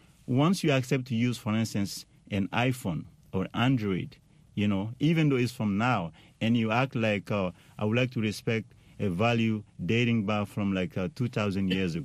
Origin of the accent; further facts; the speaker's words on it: Mali; the way I'm Muslim, you know, I'm from Mali